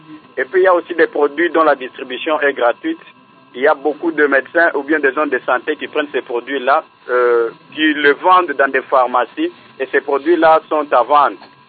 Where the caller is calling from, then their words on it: Kananga, Kasaï-Central, DR Congo; ici chez nous à Kananga